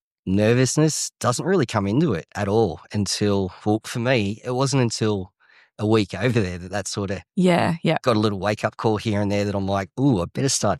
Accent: Cessnock, New South Wales, Australia; also born or lived in Lake Macquarie; As a primary school age, I was more from Lake Macquarie, Kays Beach area, and then moved up to Cessnock going into high school.

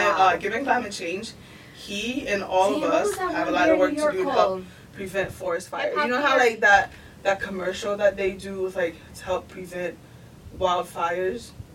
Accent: Haiti; I'm from Haiti. I'm not from here.

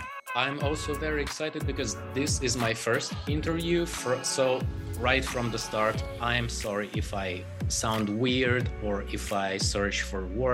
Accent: Poland; also born or lived in Ukraine / Russia; So I've spent my childhood in three countries. I lived in Ukraine. I lived in Russia. I lived in Poland.

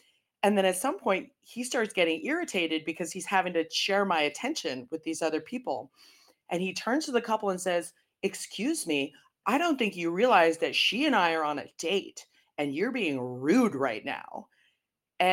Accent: United States; now in Amsterdam, Netherlands; So I'm calling in from Amsterdam, but I am American. Amsterdam-based, American, born and bred.

